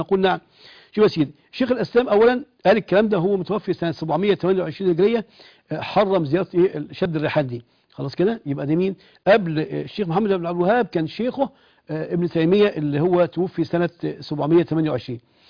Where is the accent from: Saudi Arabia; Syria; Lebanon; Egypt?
Egypt